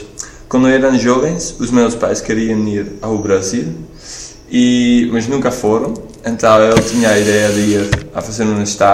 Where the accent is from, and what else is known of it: Netherlands; Portuguese is a second language; now in Portugal